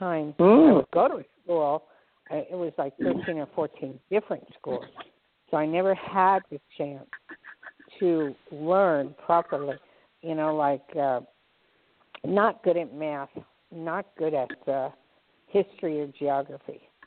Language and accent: English; Newark, New Jersey, United States; The street smart comes from growing up in Newark, New Jersey.